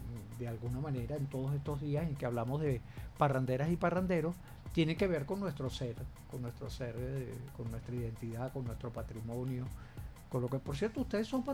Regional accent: Venezuela; lo que somos las venezolanas

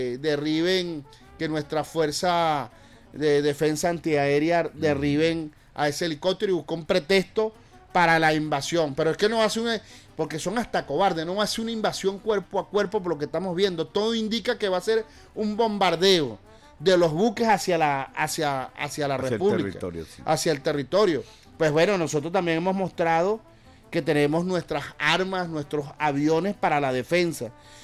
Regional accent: Venezuela; por nuestra sangre como venezolano y venezolana corre sangre de libertadores, corre sangre de nuestra resistencia indígena

